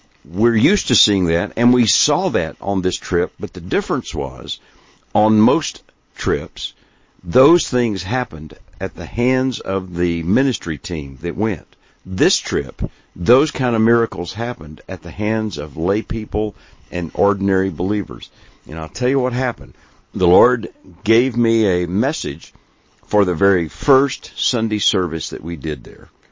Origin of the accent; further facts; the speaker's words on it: Hawaii, United States; I grew up in Hawaii, and I learned to surf and ride boogie boards and things like that there.